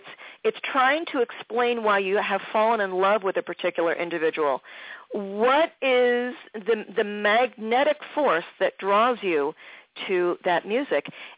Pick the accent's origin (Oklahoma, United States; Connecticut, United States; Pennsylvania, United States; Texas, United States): Pennsylvania, United States; Philadelphia; that everybody was talking about in Philadelphia, which is my hometown